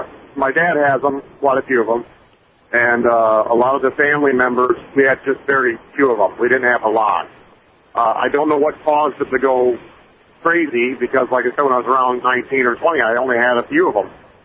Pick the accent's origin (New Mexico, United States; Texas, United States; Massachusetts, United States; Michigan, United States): Michigan, United States; Howard City; Yeah, I'm from Howard City. I'm actually calling from on the road. I'm on my way back to Howard City.